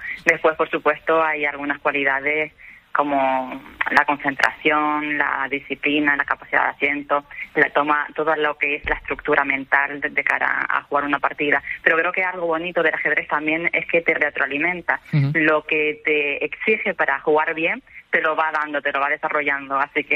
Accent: Canary Islands, Spain; procedo de Canarias y por aquel entonces pues era una tierra de mucha tradición en Canarias

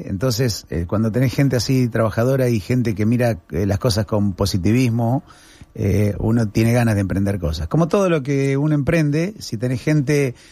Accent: Argentina; mis cuatro abuelos españoles, mis padres españoles. Toda la comida que comí desde niño fue española. Pero me crié en Argentina y aprendí en la hostelería argentina.

